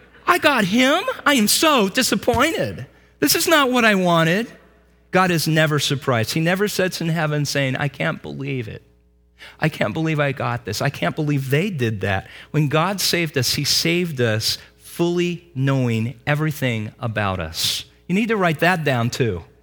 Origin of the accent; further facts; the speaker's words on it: Medford, Oregon, United States; In Southern Oregon, where I grew up, Medford, black tornadoes. Where we grew up in Medford